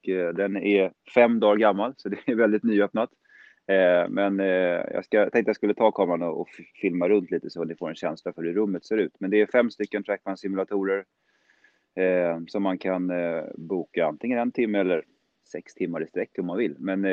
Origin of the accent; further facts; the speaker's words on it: Stockholm, Stockholm County, Sweden; när jag växte upp i Stockholm